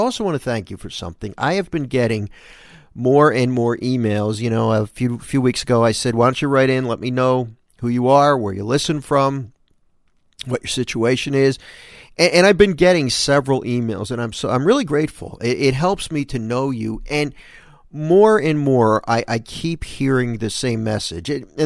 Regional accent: Philadelphia, Pennsylvania, United States; growing up in Philadelphia and living in the Philadelphia area right now, I live in New Jersey, but right over the bridge from Philly, I'm a Philly sports fan.

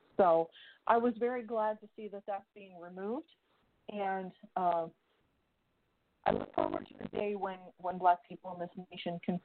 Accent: Ohio, United States; Another thing that happened here in my home state, we're having an issue with Frank De La Rose, who wants to stop Ohioans from being able to request their ballots over the computer.

